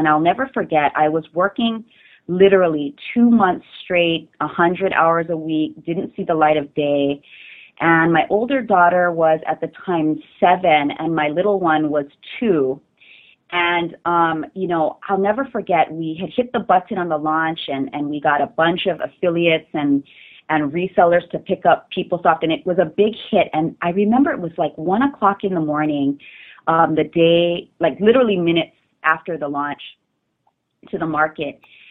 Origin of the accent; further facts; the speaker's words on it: Hawaii, United States; the same values plus ambition that I had growing up in Hawaii. So I cut my ties to the corporate world, hopped on a plane, and came back to Hawaii to raise my two girls.